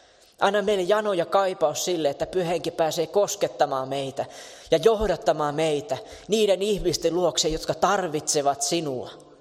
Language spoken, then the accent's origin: Finnish; Tampere, Pirkanmaa, Finland; se, että minä nyt olen tamperelainen ja juuri siinä paikassa, missä minä olen